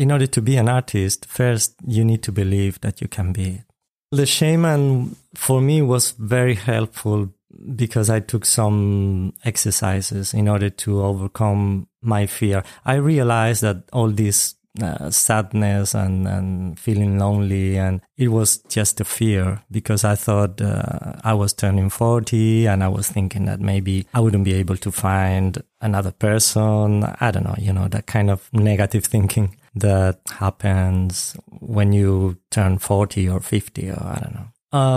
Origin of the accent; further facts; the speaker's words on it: Spain; I'm from Spain. I'm an artist.